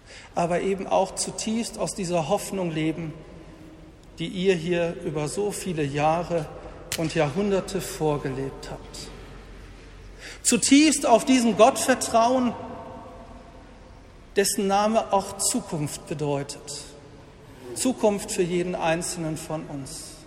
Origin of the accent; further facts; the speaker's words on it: Tönisheide, North Rhine-Westphalia, Germany; der damals in einer schwierigen Situation dann Tönnesheide mit übernahm, meine Heimatgemeinde